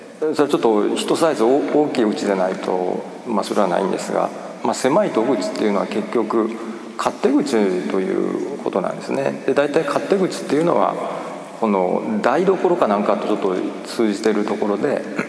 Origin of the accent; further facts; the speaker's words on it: Kobe, Hyogo, Japan; まあ、私はまあ神戸出身なんですが